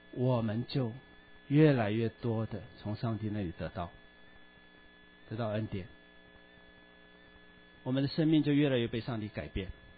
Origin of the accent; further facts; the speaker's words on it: China; 你会发现我们中国人马上就会说报应